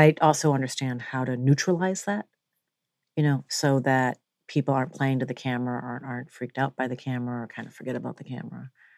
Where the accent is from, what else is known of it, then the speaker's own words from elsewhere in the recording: Minnesota, United States; I grew up in Minnesota.